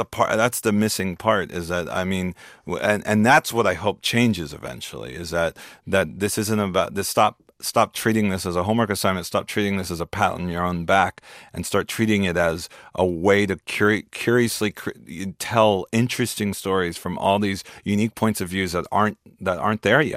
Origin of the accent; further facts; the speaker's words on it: United States; but it's more about the unique perspective that I have growing up in America is different than a white person might have.